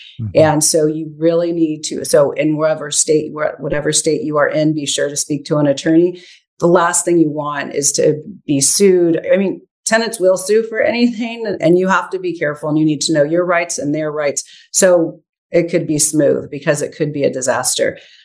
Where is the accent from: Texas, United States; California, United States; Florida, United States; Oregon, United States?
California, United States; I'm from Northern California.